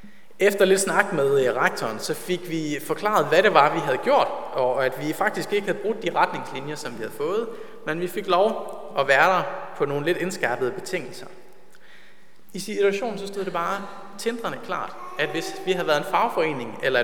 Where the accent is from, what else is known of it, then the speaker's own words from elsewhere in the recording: Ølgod, Region of Southern Denmark, Denmark; den LM-kreds, jeg voksede op i Ølgod